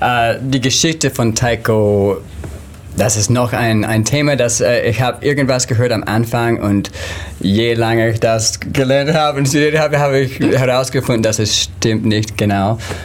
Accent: Utah, United States; born there; German is a second language; Aber ich bin in Amerika geboren, in Utah.

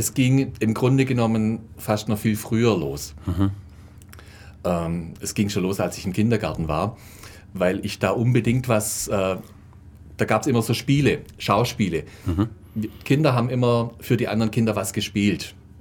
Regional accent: Ulm, Baden-Württemberg, Germany; Ja, ich bin alter Ulmer, hier in Ulm geboren, aufgewachsen, zur Schule gegangen.

